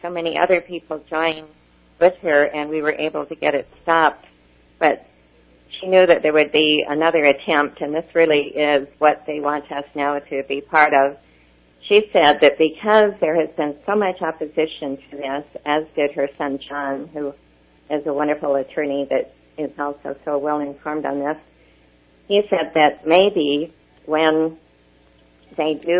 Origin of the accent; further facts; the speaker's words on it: Idaho, United States; I'm originally from Idaho and a town close to Idaho Falls, where I graduated from Twin Falls